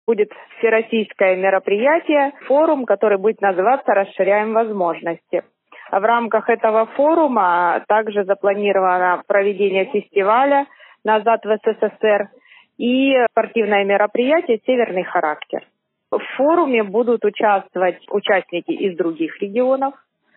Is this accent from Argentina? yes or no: no; Donetsk, Donetsk Oblast, Ukraine; moved away as an adult; Я сама из Донецка. В 2014 году я оттуда приехала.